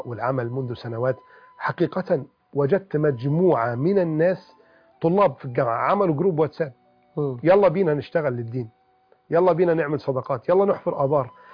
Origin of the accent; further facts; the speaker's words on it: Alexandria, Alexandria Governorate, Egypt; وأنا وإنت اسكندرانية يعني